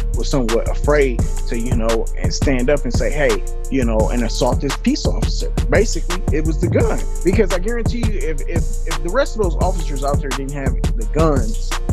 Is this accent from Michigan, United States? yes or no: yes; Michigan, United States; like it happened in my home state up in Michigan